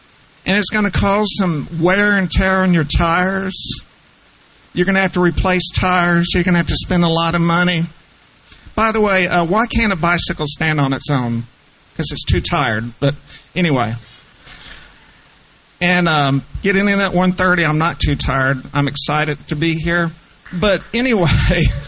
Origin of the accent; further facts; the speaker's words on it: Louisiana, United States; I'm originally from Louisiana. I did spend time in Arkansas.